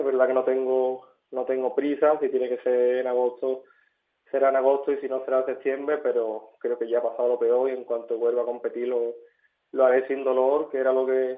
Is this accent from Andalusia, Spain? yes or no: yes; Osuna, Andalusia, Spain; Al final también pues toda mi familia siempre ha estado ligada aquí a los Osuna Bote Club y yo poder defender ahora al equipo de mi pueblo